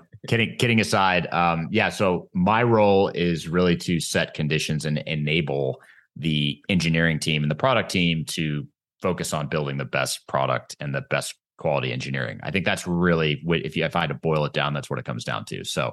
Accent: United States; You know, as an American, it's easy to just get used to the fact that you can go to anywhere in the world and pull dollars out of an ATM.

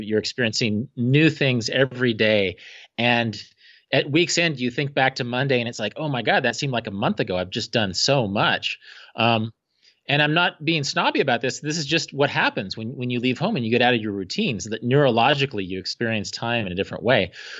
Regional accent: Wichita, Kansas, United States; And I have friends that I grew up with in Wichita, which is an hour and a half away.

